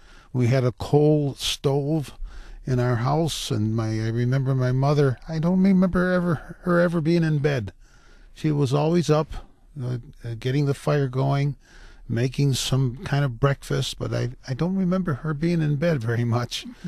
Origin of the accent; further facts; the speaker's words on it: Detroit, Michigan, United States; I grew up in Detroit, and right in the inner city, about 2 miles away from downtown. My mother and dad both came from the old country, Italy.